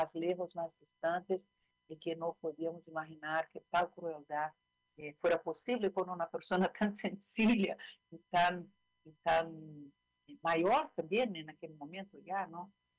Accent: Rio de Janeiro, Brazil; Spanish is a second language; como tú dices, es un nombre guaraní, de la lengua guaraní. Yo soy brasileña de la ciudad de Río de Janeiro.

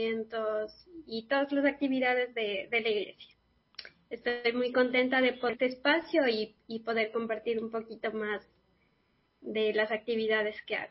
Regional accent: Ecuador; now in Honduras; Yo soy de Ecuador y actualmente estoy sirviendo en Honduras como enfermera.

